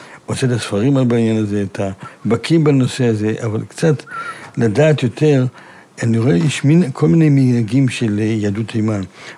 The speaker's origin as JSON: {"language": "Hebrew", "town": "Jerusalem", "region": "Jerusalem District", "country": "Israel", "tie": "born or raised there", "said": "אני נולדתי בתוך שכונת מאה שערים, צמוד לשכונת התימנים"}